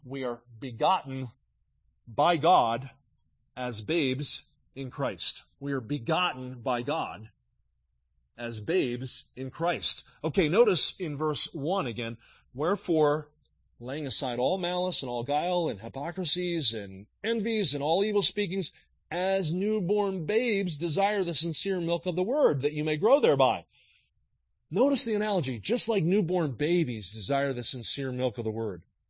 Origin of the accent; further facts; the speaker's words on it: Sewell, New Jersey, United States; I grew up in South Jersey, a little town called Sewell, S-E-W-E-L-L, Sewell. It's 20 minutes southeast of Philadelphia. It was a real rural town. In fact, our town had 2,000 people at the time, no stoplight.